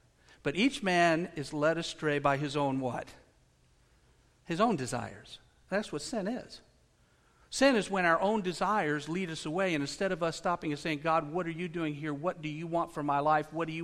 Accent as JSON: {"language": "English", "country": "United States", "tie": "born or raised there", "said": "I mean, we grew up in America. We all knew that."}